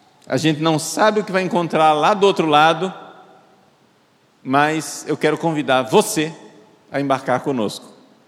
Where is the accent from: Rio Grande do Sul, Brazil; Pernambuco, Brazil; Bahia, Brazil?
Pernambuco, Brazil; Recife; eu devo ter aí na minha origem, tem sangue português, tem sangue espanhol, porque eu sou de lá de Recife, do Recife, tem sangue holandês, provavelmente também deve ter sangue negro, deve ser sangue indígena.